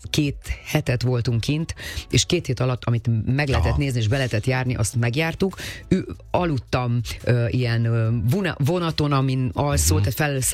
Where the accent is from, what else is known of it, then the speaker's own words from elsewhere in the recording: Transylvania, Romania; voltam kétszer otthon Erdélyben, Marosvásárhelyen, Sepsiszentgyörgyön